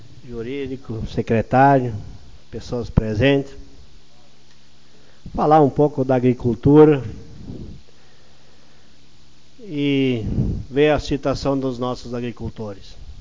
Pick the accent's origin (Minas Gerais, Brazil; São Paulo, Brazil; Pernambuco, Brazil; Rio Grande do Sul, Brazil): Rio Grande do Sul, Brazil; Forqueta; Eu só pego um exemplo do distrito de Forqueta, onde eu me criei, a linha Pit.